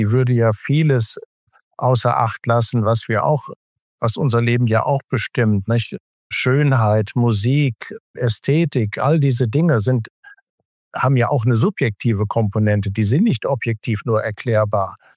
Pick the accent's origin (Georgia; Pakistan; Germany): Germany; Rhineland; Ich bin Rheinländer.